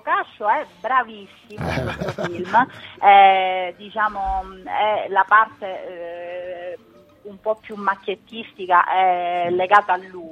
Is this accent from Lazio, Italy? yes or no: no; Sicily, Italy; visto perché noi siamo siciliani